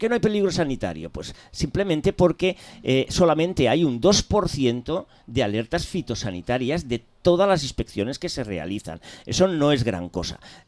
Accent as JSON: {"language": "Spanish", "country": "Spain", "said": "vamos a hacerle ya, pero como españoles, porque la economía es circular"}